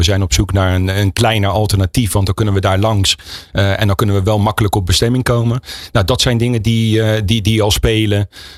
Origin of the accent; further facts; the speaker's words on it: The Hague, South Holland, Netherlands; accent: The Hague; ik ben zelf afkomstig uit Den Haag. Dat is misschien ook wel gehoord.